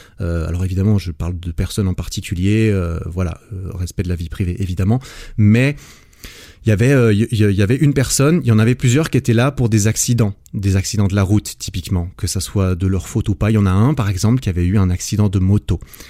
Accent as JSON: {"language": "French", "country": "Switzerland", "said": "ne pas avoir à faire l'armée en Suisse, parce que je suis binational, je suis français aussi."}